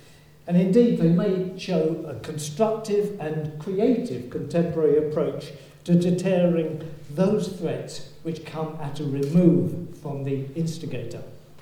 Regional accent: Yorkshire and the Humber, United Kingdom; you can tell I come from Yorkshire, can't you?

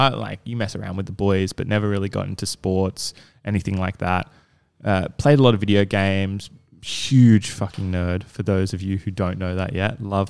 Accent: Maroubra, New South Wales, Australia; I'm a local boy. I was born... Actually, I was born in Manly, but I grew up in Maroubra, so not as local. I have lived in the eastern suburbs my whole life. I have moved to Botany and currently live in Botany.

